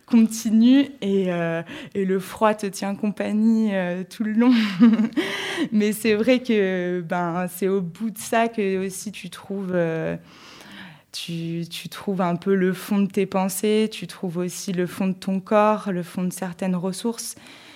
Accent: France; On est français, donc on vient d'un pays qui est très peuplé depuis très longtemps.

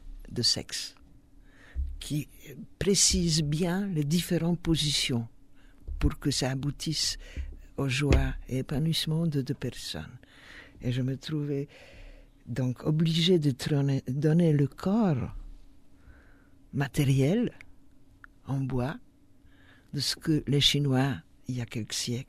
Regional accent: Poland; French is a second language; Je suis polonaise, j'ajoute avant, c'est évident, depuis le début de cette émission

